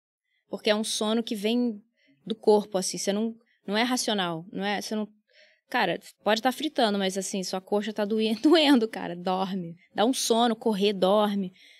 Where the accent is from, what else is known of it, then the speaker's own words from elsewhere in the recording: Rio de Janeiro, Brazil; me preocupa como carioca, assim, o que está acontecendo com a cidade